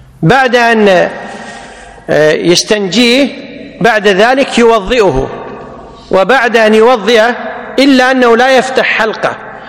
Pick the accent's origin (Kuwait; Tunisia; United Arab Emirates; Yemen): Kuwait; عندنا بالكويت يسمونه كنار